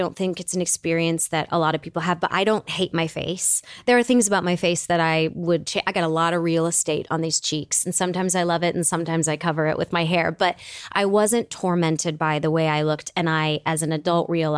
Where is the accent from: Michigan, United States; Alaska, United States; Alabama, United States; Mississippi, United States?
Michigan, United States; I grew up in a 1,000-square-foot home, a little bungalow with my mom, and it was definitely watching her put on creams, trying to understand why she did it.